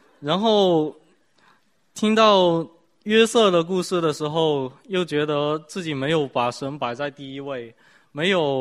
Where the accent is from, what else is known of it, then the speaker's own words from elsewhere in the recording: Guangzhou, Guangdong, China; 感谢神，我是从广州过来的